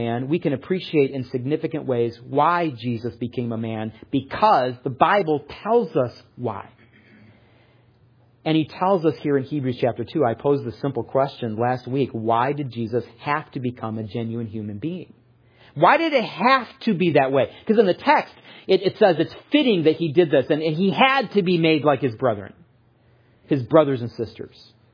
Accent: Michigan, United States; many of them were not like those that I grew up with in Michigan.

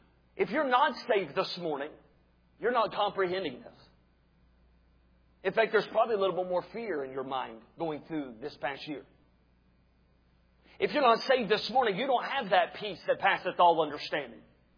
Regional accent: the South, United States; I grew up in the South, and everybody hugs.

